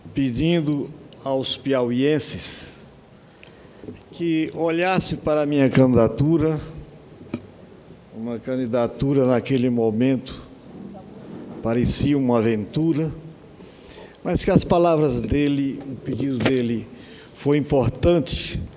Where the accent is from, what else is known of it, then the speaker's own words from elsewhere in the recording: Northeast Region, Brazil; Como nordestino, não poderia, nesse instante, me somar às palavras de Vossa Excelência.